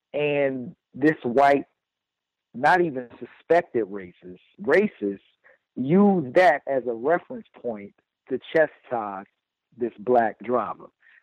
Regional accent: Newark, New Jersey, United States; I'm in the East Coast area. I grew up in Newark, New Jersey, and Newark insurance rates are very high.

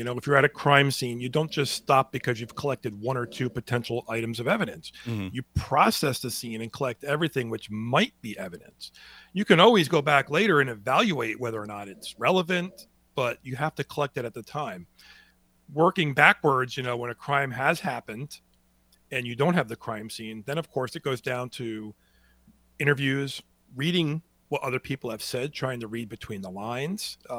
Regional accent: Port Jervis, New York, United States; So I'm working on a 1903 homicide in Port Jervis, which occurred two doors away from where I grew up on Rumsey Street.

